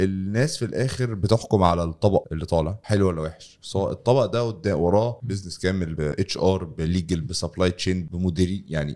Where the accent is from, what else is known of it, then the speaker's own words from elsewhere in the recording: Egypt; وهتليق مع الذوق بتاعنا احنا كمصريين